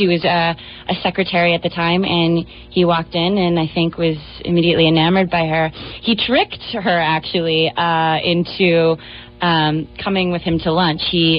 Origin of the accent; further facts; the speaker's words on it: Texas, United States; Not very much, but I am from Texas, so I feel like I did know a little bit.